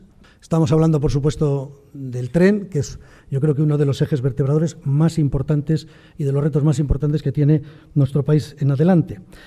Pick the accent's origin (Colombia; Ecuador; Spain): Spain; Basque Country; Yo soy vasco